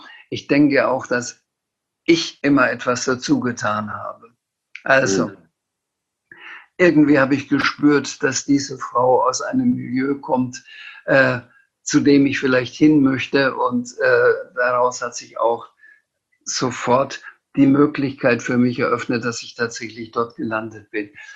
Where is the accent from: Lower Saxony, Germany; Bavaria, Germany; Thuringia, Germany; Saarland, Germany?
Bavaria, Germany; accent: Franconian; trotz meiner fränkischen Mundart